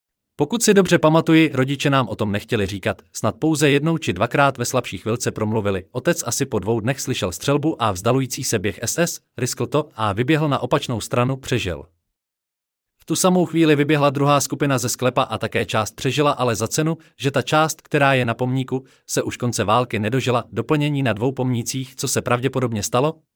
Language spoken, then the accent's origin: Czech; Prague, Czechia; Jsem Čech, jsem Pražák, ba co víc, moje rodiče a prarodiče pochází z míst, kde se SS jednotky vyřádily nejvíc, Pankrác, Zelená Liška, Nusle a Reitknechtka.